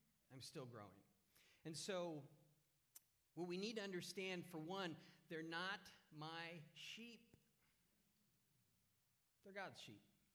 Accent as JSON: {"language": "English", "town": "Castle Rock", "region": "Colorado", "country": "United States", "said": "Well, as Sandy said, I am from Castle Rock, Colorado."}